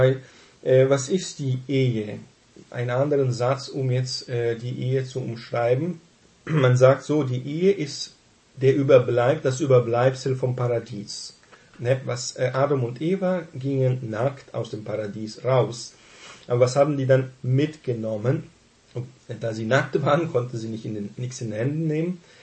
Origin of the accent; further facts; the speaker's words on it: Southern Brazil, Brazil; Wir sind aufgewachsen in Südbrasilien, auf dem Land und in Kleinstädten und in einer Umgebung, wo viele Deutschstämmige lebten. Wir selber sind deutschstämmig